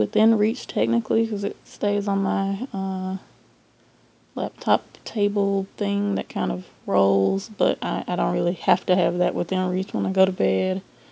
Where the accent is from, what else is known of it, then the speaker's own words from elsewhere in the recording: United States; but I'm American, so we don't really, I mean, if I go buy tea, I just buy, what's the name brand?